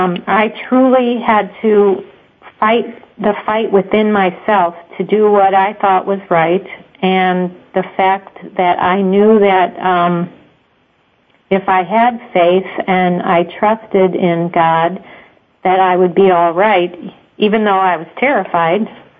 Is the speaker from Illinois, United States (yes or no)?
yes; Chicago, Illinois, United States; We're Irish Catholic family from the south side of Chicago.